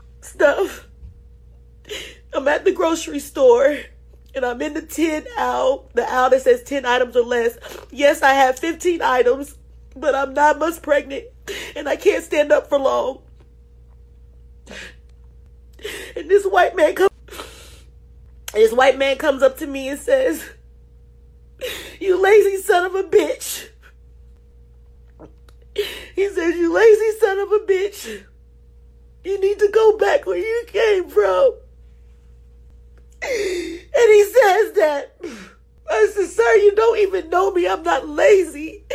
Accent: United States; And I'm thinking, like, I'm from America.

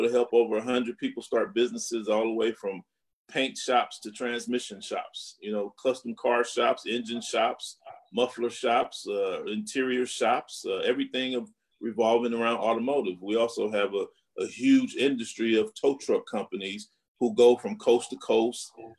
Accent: California, United States; I grew up in the culture. I grew up on Rosecrans and Central.

